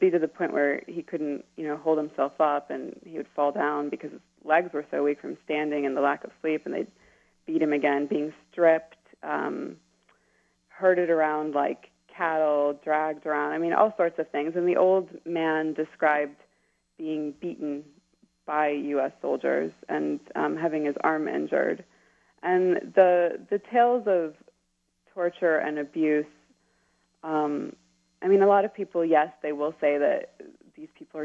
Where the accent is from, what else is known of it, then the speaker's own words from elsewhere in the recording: United States; they didn't want us to lose that growing up in America. So we always spoke Pashto at home.